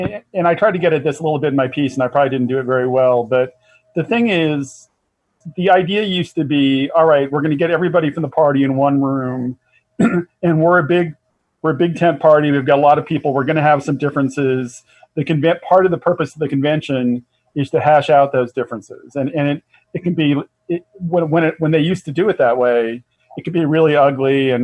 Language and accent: English; Philadelphia, Pennsylvania, United States; the 2016 Democratic convention was in Philadelphia, my hometown.